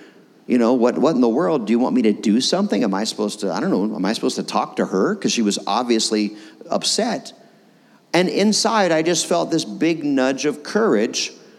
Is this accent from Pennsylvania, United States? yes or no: yes; Pennsylvania, United States; I was raised in Pennsylvania. That's why I'm a godly Eagles fan.